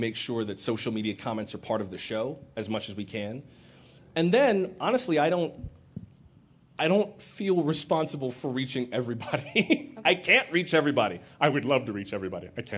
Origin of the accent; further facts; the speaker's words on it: United States; I don't think there's anything common about being an American. I think we are inherently uncommon people.